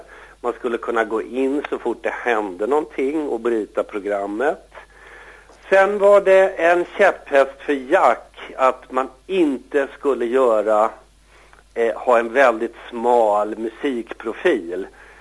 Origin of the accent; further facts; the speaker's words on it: Stockholm, Stockholm County, Sweden; där jag växte upp i Stockholm.